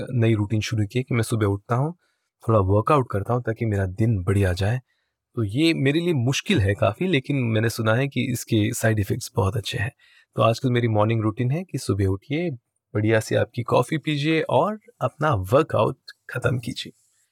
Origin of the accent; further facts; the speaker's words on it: Jalna, Maharashtra, India; also born or lived in Nagpur; मेरा जन्म नागपुर में हुआ था और मेरे पिताजी जालना नाम के मराठवाड़ा महाराष्ट्र के जालना नाम के एक छोटे से टाउन में पैदा हुए थे। मेरी जो इनिशियल जो मेरी पढ़ाई है वो जालना में ही हुई थी